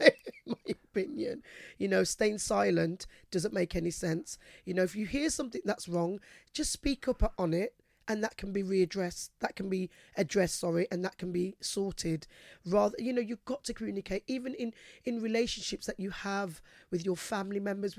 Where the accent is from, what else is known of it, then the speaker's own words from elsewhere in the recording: United Kingdom; I was born here, and in order to celebrate the richness of our history here